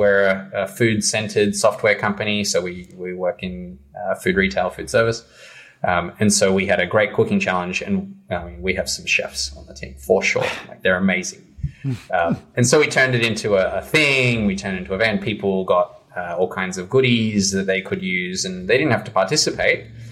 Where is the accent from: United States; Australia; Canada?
Australia; I'm Australian.